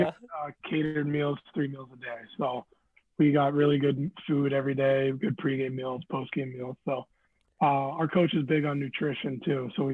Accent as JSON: {"language": "English", "region": "Alaska", "country": "United States", "tie": "born or raised there", "said": "And obviously, you would know as well, growing up in Alaska, you don't get as many, you don't get scouts at your game."}